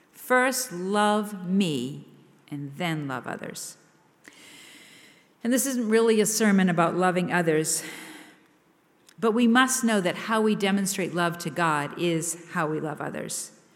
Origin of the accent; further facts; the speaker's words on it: New England, United States; Growing up in New England, I was by default a Red Sox fan.